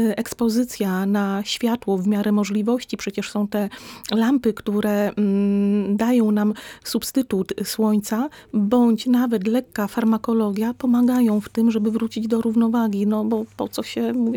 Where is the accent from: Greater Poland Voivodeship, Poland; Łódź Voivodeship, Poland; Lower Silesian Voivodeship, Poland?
Lower Silesian Voivodeship, Poland; Lądek-Zdrój; also born or lived in Wrocław; Ja dopiero kiedy zamieszkałam w Bieszczadach, bo pochodzę z Dolnego Śląska, konkretnie z Lądka Zdroju, ale wiele lat spędziłam we Wrocławiu